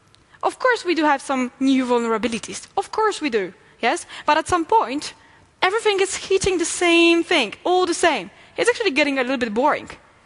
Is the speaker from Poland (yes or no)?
yes; Poland; Did I mention that I'm from Poland and I like to buy cheap stuff?